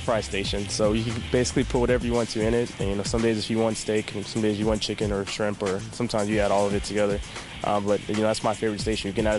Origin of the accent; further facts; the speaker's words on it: North Carolina, United States; Well, I'm from North Carolina, so I went back home.